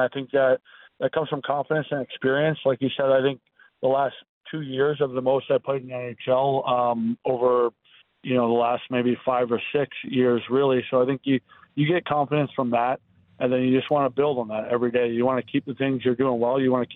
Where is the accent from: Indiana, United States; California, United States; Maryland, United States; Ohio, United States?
Maryland, United States; So I'm dual citizen. Yeah, I grew up in Maryland